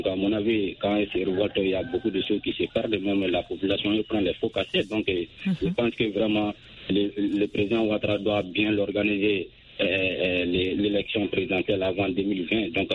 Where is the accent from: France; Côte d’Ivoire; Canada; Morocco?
Côte d’Ivoire; Soumoukini; Je vous appelle depuis dans mon village natal à Soumoukini.